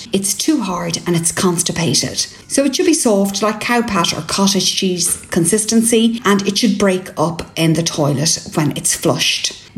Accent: Ireland

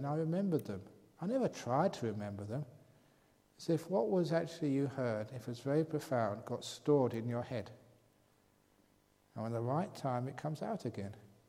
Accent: England, United Kingdom; born there; I was born in England, but I spent some time in Asia.

